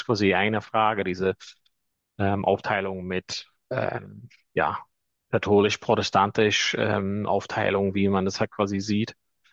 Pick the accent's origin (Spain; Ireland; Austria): Ireland; Letterkenny, County Donegal; in Letterkenny, wo ich herkomme, auch einen Verein